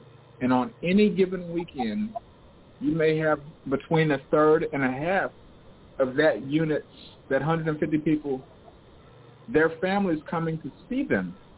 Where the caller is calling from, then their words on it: Portland, Oregon, United States; I'm calling in from Portland, Oregon.